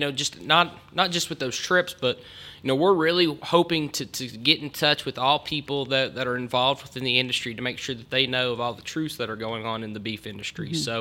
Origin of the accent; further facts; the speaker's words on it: Kentucky, United States; I know that's an unpopular opinion, but I'm also from Southern Kentucky.